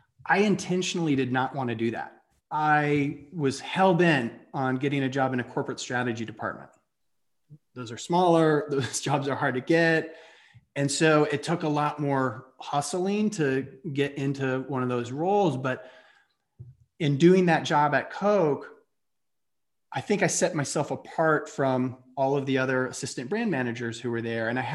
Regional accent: Atlanta, Georgia, United States; as I said, I grew up in Atlanta

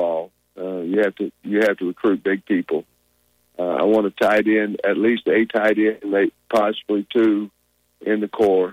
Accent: Grove, Oklahoma, United States; You know, we're both from Oklahoma. I know he's from Ada, and I'm from Grove.

